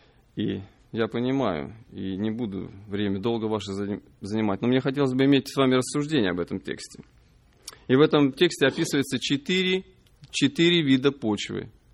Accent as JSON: {"language": "Russian", "town": "Voronezh", "region": "Voronezh Oblast", "country": "Russia", "moved": "yes", "lives_now": "United States", "said": "Сам я приехал из Воронежа. В Америке 2,5 года."}